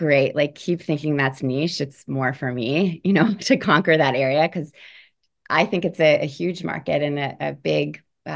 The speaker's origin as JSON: {"language": "English", "region": "Illinois", "country": "United States", "said": "Well, if I'm being honest, I'm from Illinois"}